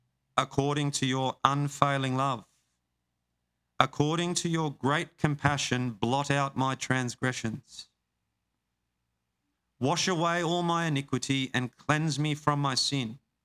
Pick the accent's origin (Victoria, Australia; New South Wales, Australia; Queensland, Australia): Queensland, Australia; I'm a Queenslander, so I'm Team Maroon.